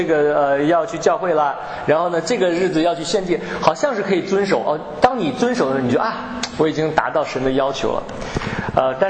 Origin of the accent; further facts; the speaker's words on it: China; 我们信耶稣以后，我们还是中国人，所以我想这个律法主义虽然我们都不是犹太人不是没有旧约的背景，可是我们都是中国人